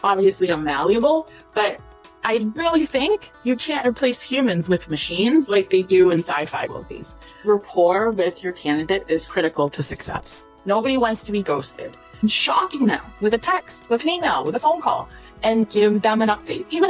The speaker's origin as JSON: {"language": "English", "region": "Massachusetts", "country": "United States", "tie": "born or raised there", "moved": "as an adult", "said": "my first job as a cashier at a supermarket in my hometown where I grew up, near the Cape in Massachusetts."}